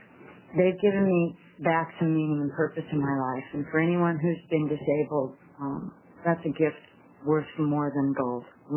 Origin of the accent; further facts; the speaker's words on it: Bend, Oregon, United States; I'm here from Bend, Oregon.